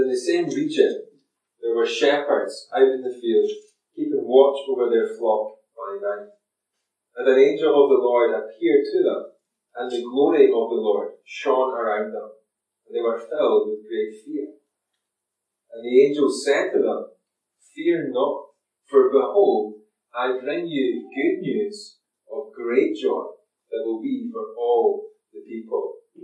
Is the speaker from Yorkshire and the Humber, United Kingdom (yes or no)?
no; Prestonpans, Scotland, United Kingdom; I'm from Preston Pans and I help out at a youth group each week in Preston Pans